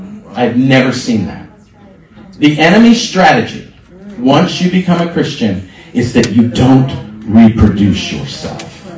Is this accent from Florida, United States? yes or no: yes; Palm Beach Gardens, Florida, United States; And I have some new friends here today that hail from Palm Beach Gardens, my hometown. And I went to school there.